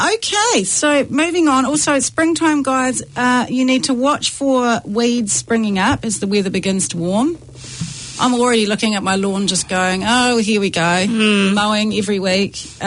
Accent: Waikato, New Zealand; Oh, that sounds amazing. I'm from the Waikato.

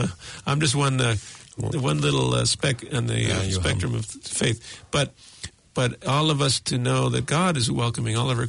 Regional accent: United States; I was raised in America of Greek background.

